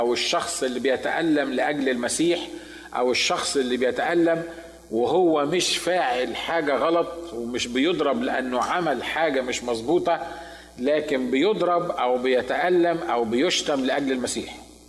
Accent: Egypt; عندنا في مصر بنسميهم

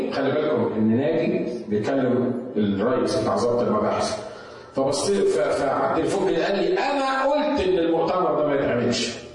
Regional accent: Egypt; والاعتقال عندنا في مصر تقعد 40 يوم في السجن قبل ما يسمعوا لك

